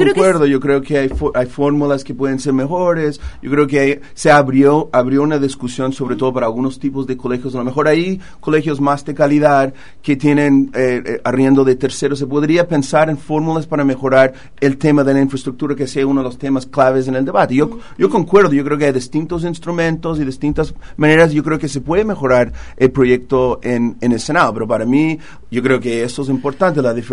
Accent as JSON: {"language": "Spanish", "country": "United States", "second_language": "Spanish", "said": "Ustedes saben que soy americano de origen."}